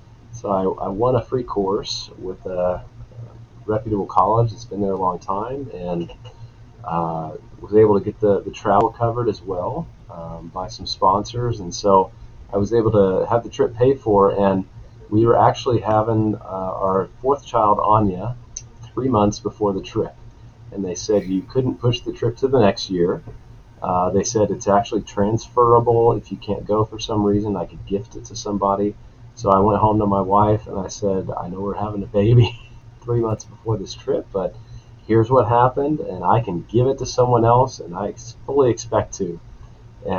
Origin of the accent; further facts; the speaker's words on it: Missouri, United States; I grew up in Missouri, and I've driven through Kansas to go to Colorado.